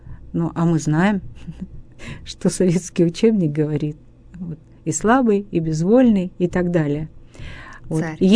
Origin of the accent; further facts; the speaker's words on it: Russia; born there; Я так рада, что я родилась в России, а не где-нибудь, да?